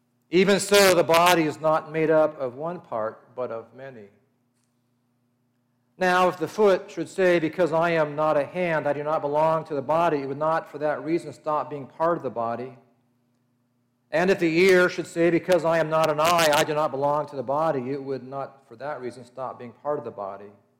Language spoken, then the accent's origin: English; California, United States; As a native of California, I've watched that my home state propose a variety of measures to divide up the Golden State